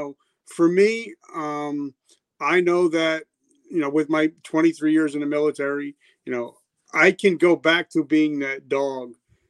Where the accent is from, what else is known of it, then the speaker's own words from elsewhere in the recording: New Jersey, United States; I'm from Jersey, and my my whole family is Italian, so, and they're different.